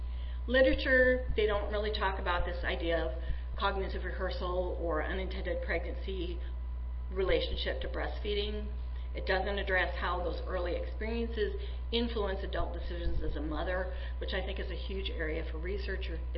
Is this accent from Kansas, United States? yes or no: no; Nebraska, United States; And I'm from Nebraska, and in Nebraska we have 2 physicians that practice breastfeeding medicine.